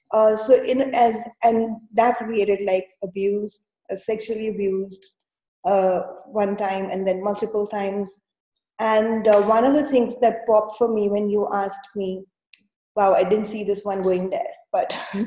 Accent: India; when I was growing up in India

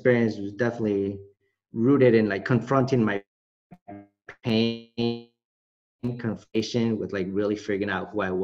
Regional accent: Chicago, Illinois, United States; born or raised there; also born or lived in Guadalajara, Mexico

